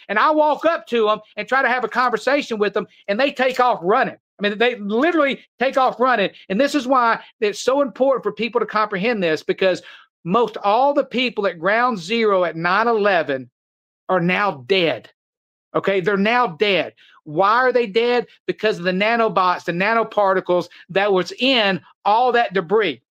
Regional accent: United States; You know, I'm still an American. This is a free country.

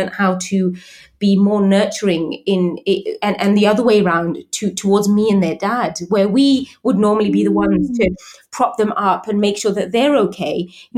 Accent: England, United Kingdom; growing up in England

